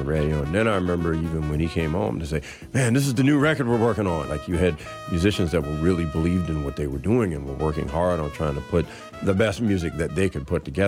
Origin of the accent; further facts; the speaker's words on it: New Orleans, Louisiana, United States; But, you know, we're from New Orleans. We know better.